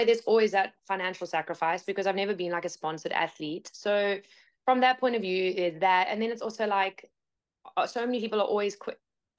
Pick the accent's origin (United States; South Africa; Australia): South Africa; I'm from South Africa.